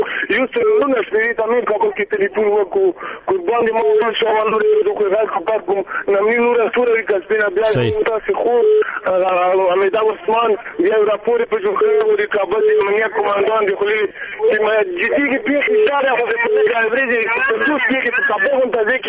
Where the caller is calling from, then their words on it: Nangarhar, Afghanistan; زه پخپل د ننګرهار اوسېدونکی یم.